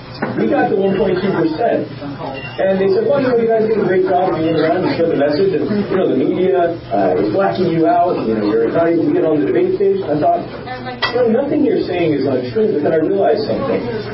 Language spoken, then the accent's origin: English; Baltimore, Maryland, United States; born there; But I was born in Maryland, in Baltimore, actually.